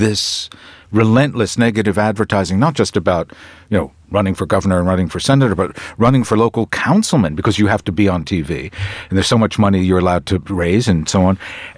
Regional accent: Australia; There you go. As one Australian to another.

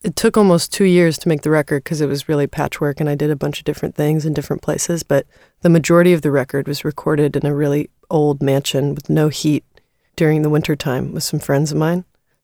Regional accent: California, United States; also born or lived in Bucks County, Pennsylvania; I'm from Bucks County, which is where the Bernstein Bears are from, if you can imagine, the children's series. So it's incredibly, like, beautiful farm country. But I grew up, you know, near the ocean in Southern California

